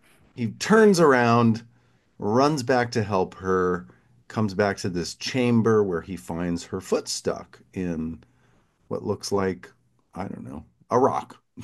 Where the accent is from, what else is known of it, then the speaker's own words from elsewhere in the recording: the South, United States; Growing up in the South, we had moon pies.